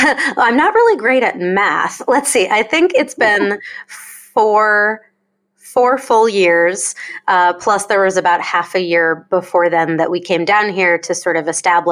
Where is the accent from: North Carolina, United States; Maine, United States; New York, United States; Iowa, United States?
Maine, United States; South Berwick; I am from the state of Maine in New England in the United States. I grew up in a little town called South Berwick, Maine.